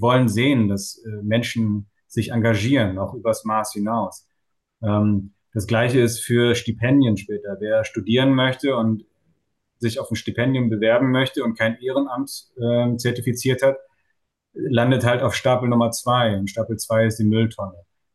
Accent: Bergedorf, Hamburg, Germany; ich komme auch aus Bergedorf, ich bin auch hier zur Schule gegangen

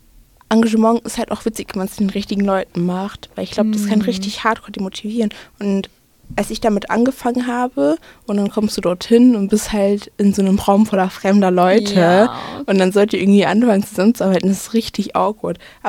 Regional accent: Gelsenkirchen, North Rhine-Westphalia, Germany; wir kommen aus Gelsenkirchen, kommt runter.

